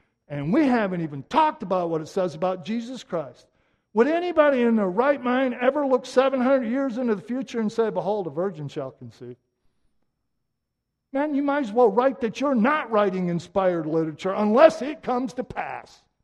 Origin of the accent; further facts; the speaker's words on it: Flint, Michigan, United States; I come from Flint, Michigan. I'm part of the generation where the auto industry literally died before my eyes, and there began the exodus.